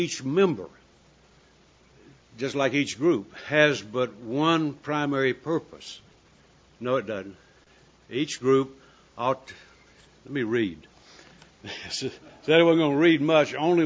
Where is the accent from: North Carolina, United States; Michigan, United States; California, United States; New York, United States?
North Carolina, United States; I'm from North Carolina, so I can't count to 70.